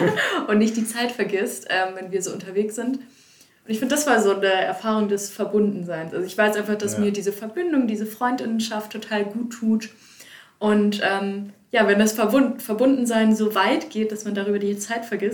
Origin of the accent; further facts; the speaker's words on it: Hanover, Lower Saxony, Germany; ich bin 26 Jahre alt, wohne seit 2 Monaten wieder in Hannover, also ich komme hier aus der Region Hannover